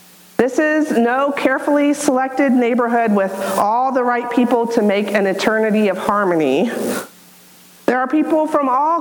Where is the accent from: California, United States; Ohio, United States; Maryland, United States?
Ohio, United States; Circleville; and for me growing up in Circleville, it may seem odd to talk about a city as the ideal place to live.